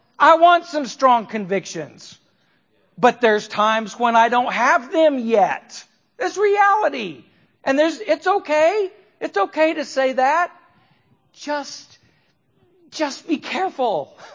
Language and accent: English; Oregon, United States; now in Louisiana, United States; I grew up in Oregon and you could see in the water.